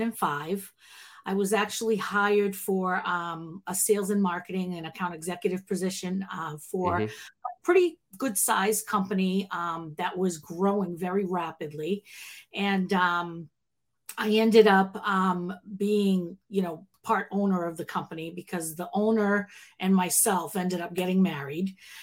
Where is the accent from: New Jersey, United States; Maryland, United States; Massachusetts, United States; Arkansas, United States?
Massachusetts, United States; Boston; now in Florida, United States; You sure did. I'm from Boston, actually. I lived in Massachusetts my whole life. Yeah. I've been in Florida only a couple of years, so.